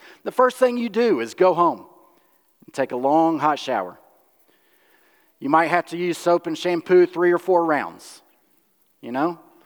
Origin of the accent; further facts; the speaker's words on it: Alabama, United States; You all know, I grew up in Alabama, and there were multitudes of rivers and canals to go kayaking in.